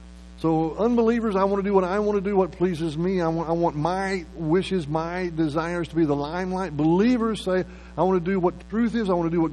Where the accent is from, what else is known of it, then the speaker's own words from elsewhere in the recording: Texas, United States; I've been born and raised in Texas my whole life and seldom ever come across a spring like that.